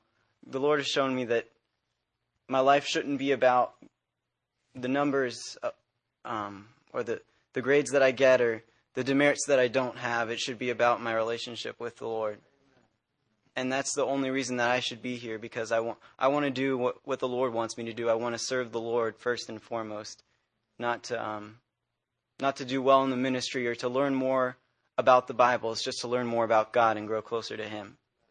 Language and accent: English; Ashburn, Virginia, United States; I'm a sophomore pastoral major, and I'm from Ashburn, Virginia.